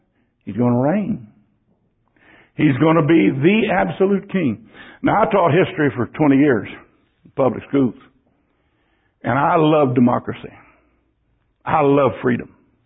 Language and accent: English; Texas, United States; Physically, financially, being an American, being a Texan, and being a Christian.